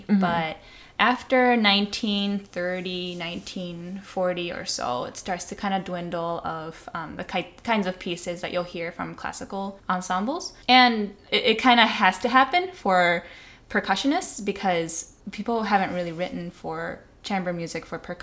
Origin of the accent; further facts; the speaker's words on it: Lauderdale, Minnesota, United States; Born and raised in Lauderdale, Minnesota. Grew up in a musical home as a youngest child. My dad came to Minnesota to play in the cello section in the orchestra.